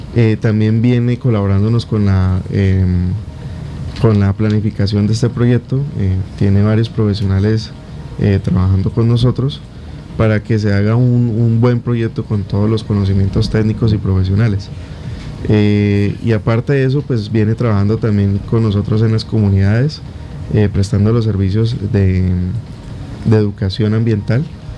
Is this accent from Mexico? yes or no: no; Guaviare, Colombia; Primer vez que veo, soy de aquí del Guaviare, y primer vez que veo recortes de agua en el municipio